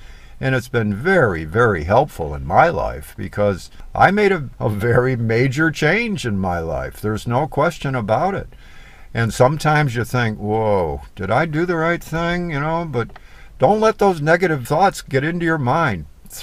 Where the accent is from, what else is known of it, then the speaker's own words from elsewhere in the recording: Michigan, United States; Which reminds me of, I'm from Michigan